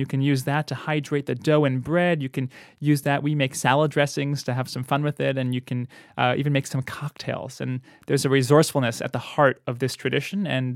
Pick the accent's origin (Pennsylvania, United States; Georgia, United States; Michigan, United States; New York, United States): New York, United States; You know, I grew up in the New York area. Bagels were just essential for the mornings.